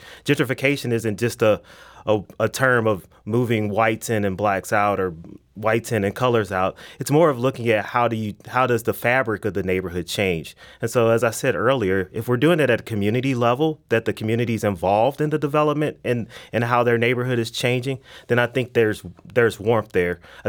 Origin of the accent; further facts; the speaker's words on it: St. Louis, Missouri, United States; So when I grew up in the College Hill neighborhood playing basketball at Fairground, I do remember walking down Grand and there being a McDonald's, a Nationals grocery store.